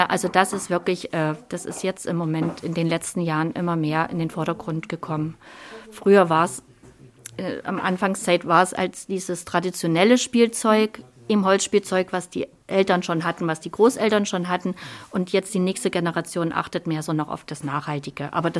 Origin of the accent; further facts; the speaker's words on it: Saxony, Germany; Ich stamme aus dem Erzgebirge